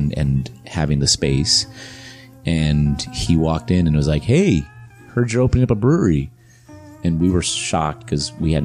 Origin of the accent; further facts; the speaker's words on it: Colombia; So if you guys don't know, I'm from Colombia.